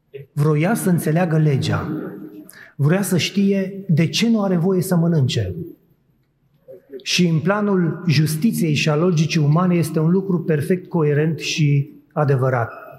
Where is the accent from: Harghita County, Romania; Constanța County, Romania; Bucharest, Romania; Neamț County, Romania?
Constanța County, Romania; Mangalia; M-am născut și am crescut în Mangalia, într-o localitate care pe vremea aceea aveau un segment important de pescari.